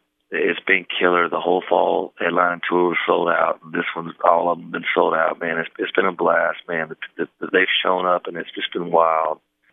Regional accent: Georgia, United States; I'm from Georgia.

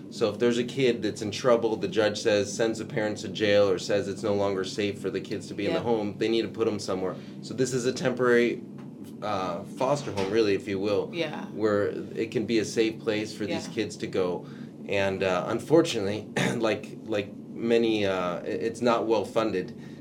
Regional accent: Irvine, California, United States; And I grew up in Irvine for my schooling years. And I grew up with a lot of Iranian Persian people.

